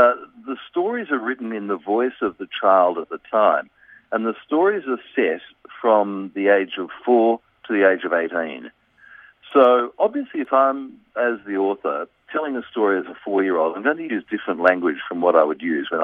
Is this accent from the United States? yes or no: no; Melbourne, Victoria, Australia; growing up in Melbourne in the 1960s, as I did. Yeah. I've just turned 60.